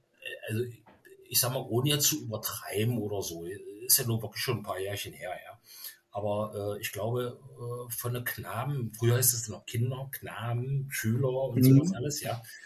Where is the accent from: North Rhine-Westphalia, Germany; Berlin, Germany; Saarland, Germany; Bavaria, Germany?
Berlin, Germany; now in Möser, Germany; ich wohne eigentlich schon immer, seit man mich in Schönebeck kennt, im Möser. Ja, wie gesagt, ich bin gebürtiger Berliner.